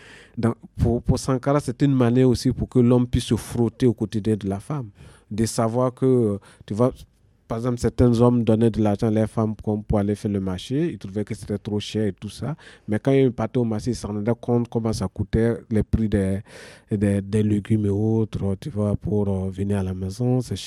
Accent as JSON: {"language": "French", "country": "Côte d’Ivoire", "tie": "born or raised there", "said": "je suis né en Côte d'Ivoire et mon père était burkinabé en Côte d'Ivoire."}